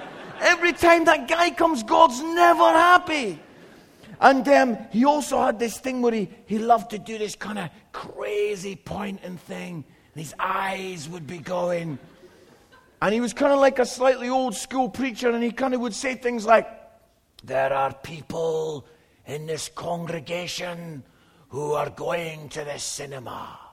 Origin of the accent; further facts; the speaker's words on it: Scotland, United Kingdom; I'm Scottish. I don't know if that took you a few minutes to get that, but I'm Scottish.